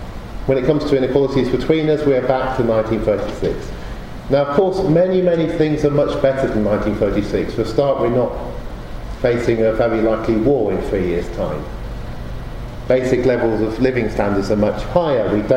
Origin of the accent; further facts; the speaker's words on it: Oxford, South East England, United Kingdom; I grew up in Oxford